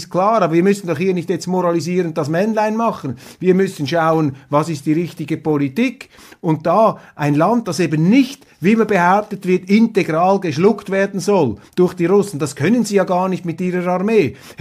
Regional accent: Switzerland; wo wir als Schweizer ja nur dem lieben Gott danken können, dass das bei uns noch nicht passiert ist.

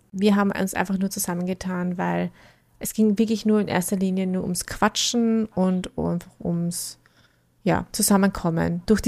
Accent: Vienna, Austria; ich komme aus Österreich.

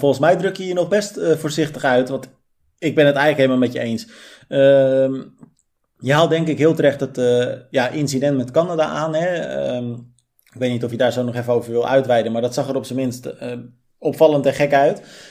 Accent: Netherlands; maar ik moet wel zeggen, Hans, en ik weet niet of jij er ook zo naar kijkt als Belg, maar als Nederlander vond ik het eigenlijk nog mooier

